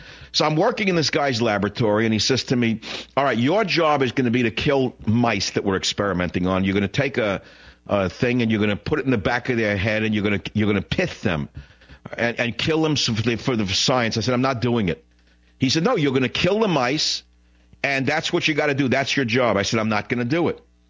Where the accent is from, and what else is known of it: New York, United States